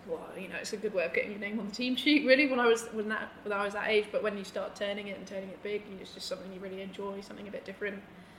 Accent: Amersham, South East England, United Kingdom; also born or lived in High Wycombe / Brighton; now in Wales; So I was born in High Wycombe in Buckinghamshire, grew up in Amersham, same county. Went around a little bit for school, so I did my secondary schooling in Brighton and played for Sussex a bit there, and now I've wound up finding myself in Wales.

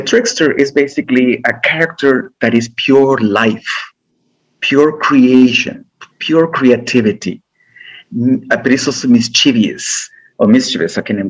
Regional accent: Guatemala; growing up in Guatemala, you know, with these restrictions of being from a poor family, having so many limitations, and not having a father, etc.

